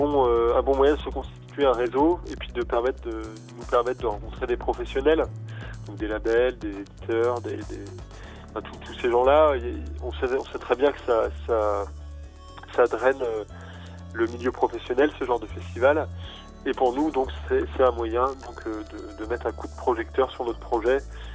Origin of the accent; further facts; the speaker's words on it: Rennes, Brittany, France; en tant que Rennais, parce qu'on est tous les trois Rennais